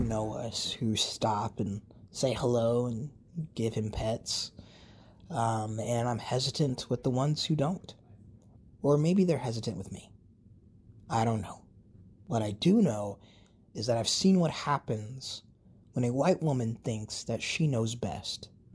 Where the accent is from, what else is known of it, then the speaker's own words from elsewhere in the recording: Tulsa, Oklahoma, United States; I'm from Tulsa. I'm a brother, a soon-to-be husband, a lost daughter, and a found son, a queer Black trans man